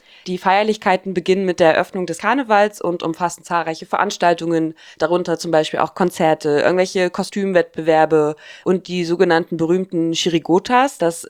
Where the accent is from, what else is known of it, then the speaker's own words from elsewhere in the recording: Saxony-Anhalt, Germany; also ich komme ja eigentlich aus Sachsen-Anhalt, da heißt es Fasching